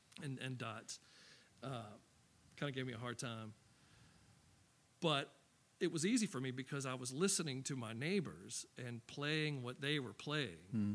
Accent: Baton Rouge, Louisiana, United States; We grew up in North Baton Rouge in the North Highlands neighborhood around Plank and Evangeline.

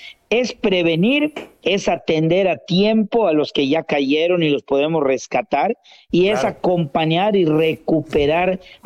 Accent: Yucatán, Mexico; resaltar los valores que nos distinguen como yucatecos

